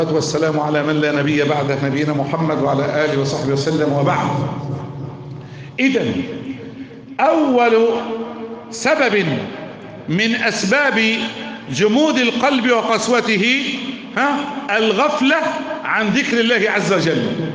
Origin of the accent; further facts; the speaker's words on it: Egypt; احنا في بلادنا مصر